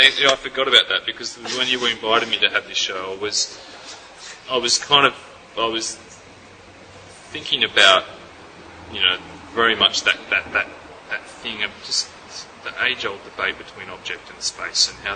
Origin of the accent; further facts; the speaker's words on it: Sydney, New South Wales, Australia; I'm originally from Sydney. Sydney is my home.